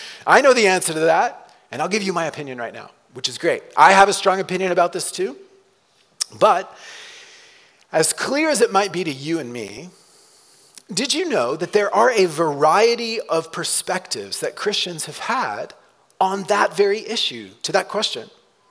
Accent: Texas, United States; also born or lived in Oklahoma / South America; I mentioned last week that I grew up in Texas and Oklahoma. My parents were missionaries. We spent some years in South America.

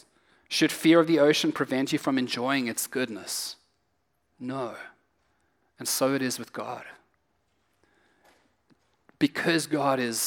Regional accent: South Africa; Now, I said already, I'm from South Africa, and we are famous for game drives

